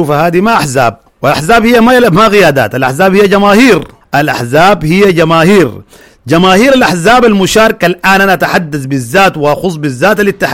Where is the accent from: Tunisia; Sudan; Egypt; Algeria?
Sudan; لا تعنينا احنا كشعب سوداني